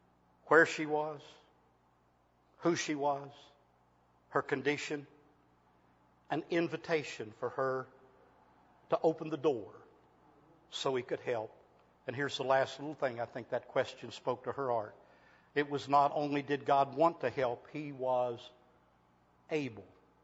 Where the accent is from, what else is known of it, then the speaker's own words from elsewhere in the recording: Kentucky, United States; When I grew up on Squabble Creek, when I grew up in the mountains, we walked out the creek hollow